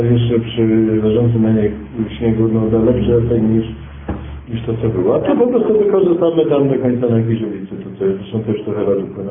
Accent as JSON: {"language": "Polish", "town": "Kraków", "region": "Lesser Poland", "country": "Poland", "said": "natomiast ja też jestem facetem z Krakowa"}